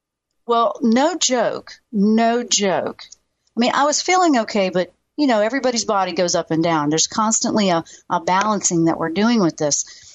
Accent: the South, United States; I grew up in the South eating, you know, the way the South cooks, you know, the old school.

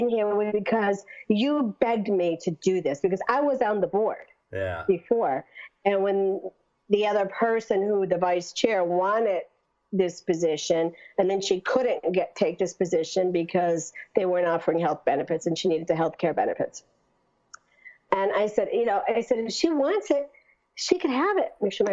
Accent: Scranton, Pennsylvania, United States; Scranton.

